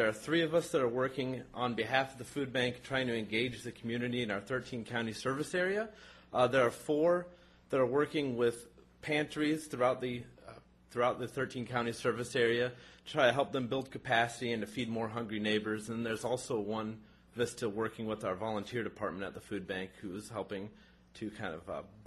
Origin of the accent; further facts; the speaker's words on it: Plainfield, Illinois, United States; also born or lived in Oklahoma; Well, I went to high school down in Plainfield and went to college in Oklahoma at Oklahoma Wesleyan University. Then I came back to Oswego and worked for a couple years